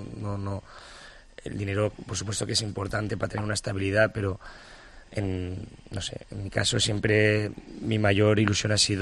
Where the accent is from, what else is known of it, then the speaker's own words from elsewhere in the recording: Valencia, Valencian Community, Spain; Valencia es mi tierra